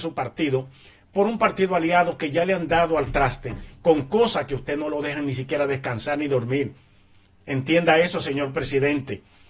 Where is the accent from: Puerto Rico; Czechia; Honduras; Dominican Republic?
Dominican Republic; Yo lo digo como dominicano.